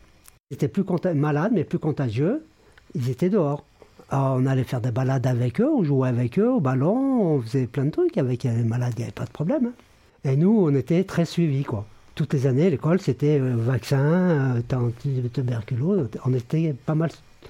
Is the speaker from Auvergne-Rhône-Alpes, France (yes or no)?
yes; Saint-Hilaire-du-Touvet, Auvergne-Rhône-Alpes, France; born there; Je suis né à Saint-Hilaire-de-Touvet … Et je suis né le 8 juin 1950 à Saint-Hilaire-de-Touvet